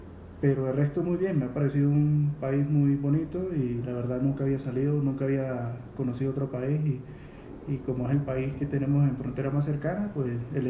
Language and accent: Spanish; San Cristóbal, Táchira, Venezuela; moved away as an adult; yo llegué hace 2 meses, yo vengo de la ciudad de San Cristóbal. Me vine porque la situación económica y de calidad de vida en Venezuela ya no es la misma de, vamos a llamarlo, de hace 10 años